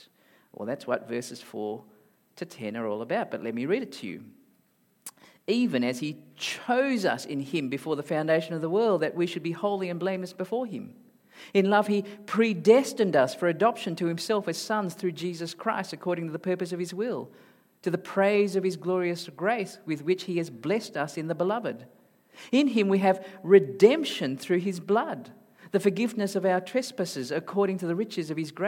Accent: Singapore; also born or lived in Malaysia; now in Australia; I was born in Malaysia. I grew up in Singapore before going out to Australia. So therefore, I'm a Malaysian-born Chinese Aussie, which makes me very mixed up, right? And so I might speak to you in a different accent depending on who I look at.

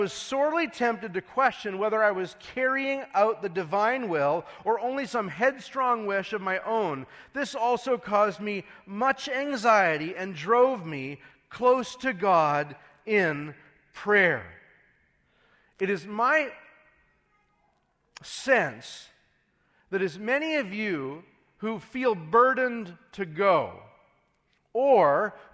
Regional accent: Saskatchewan, Canada; because I'm from Saskatchewan, which is probably the true middle of nowhere.

